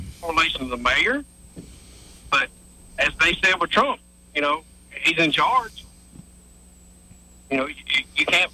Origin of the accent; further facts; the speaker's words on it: Roanoke, Alabama, United States; Well, I'm not in Valley. I'm just north of... I'm in Roanoke, Alabama.